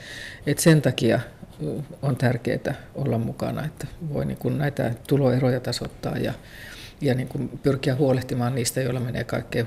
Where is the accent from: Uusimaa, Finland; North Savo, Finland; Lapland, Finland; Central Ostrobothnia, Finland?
Lapland, Finland; Kemi; juuri sieltä Kemistä, mä oon siellä syntynyt ja kasvanut, ja päässyt ylioppilaaksi, lähtenyt opiskelemaan, mun sukulaisia asuu siellä vieläkin.